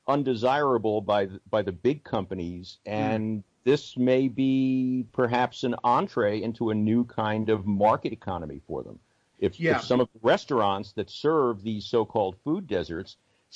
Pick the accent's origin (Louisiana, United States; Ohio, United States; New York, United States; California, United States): New York, United States; now in Houston, United States; because I talk with my hands, I'm from New York, I'm Jewish, I'm old